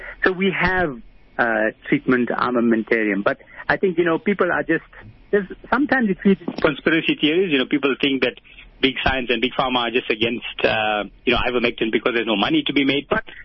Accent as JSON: {"language": "English", "country": "South Africa", "said": "So the problem you've got as a South African doctor"}